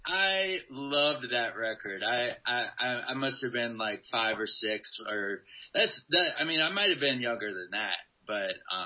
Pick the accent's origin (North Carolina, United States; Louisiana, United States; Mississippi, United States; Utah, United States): North Carolina, United States; Hillsborough; In Hillsborough.